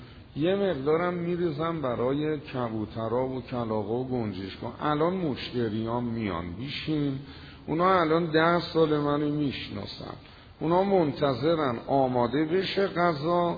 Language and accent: Persian; Tehran, Tehran Province, Iran; گفت اهل کجایی؟ گفتم تهران. گفت خب اصفهان چی کار میکنی؟ گفتم منبر میکنم.